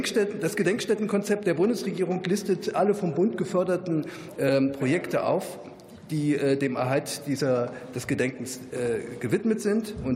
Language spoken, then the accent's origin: German; Berlin, Germany; Nur, ich bin Berliner.